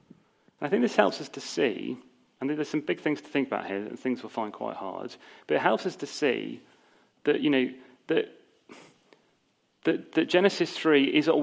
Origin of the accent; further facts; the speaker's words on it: United Kingdom; because we're British or whatever.